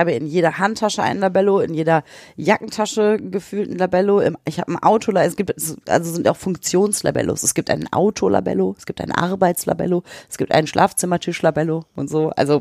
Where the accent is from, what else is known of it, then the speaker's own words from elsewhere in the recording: Bottrop, North Rhine-Westphalia, Germany; wenn ich jetzt über meine Heimatstadt spreche, über Bottrop